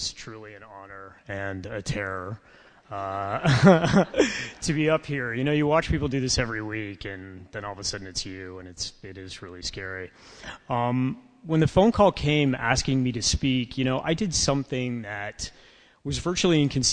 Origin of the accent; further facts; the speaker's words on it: Toronto, Ontario, Canada; I grew up just outside of Toronto in a remarkably unremarkable middle-class house.